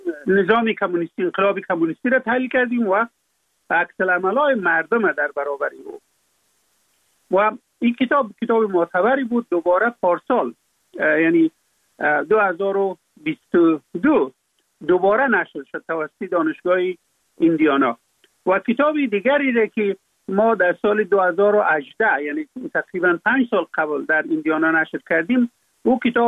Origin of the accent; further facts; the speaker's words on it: Afghanistan; فقط من افغان هستم